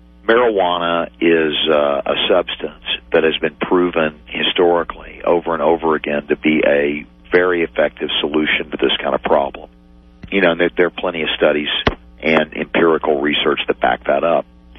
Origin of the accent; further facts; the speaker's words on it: Amarillo, Texas, United States; This case was tried in Amarillo, Texas, my hometown.